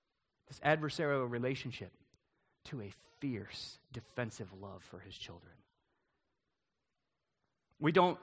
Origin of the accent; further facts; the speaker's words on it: Michigan, United States; We're from Michigan, so there's all kinds of sports hopes that get dashed, you know.